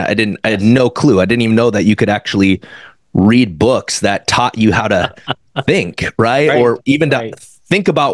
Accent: South Dakota, United States; But man, I grew up in South Dakota, and my folks got divorced at the age of 5.

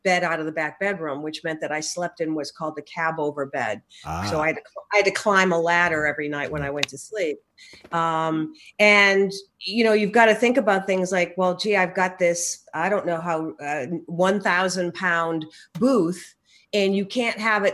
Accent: Massachusetts, United States; now in Maine, United States; Massachusetts.

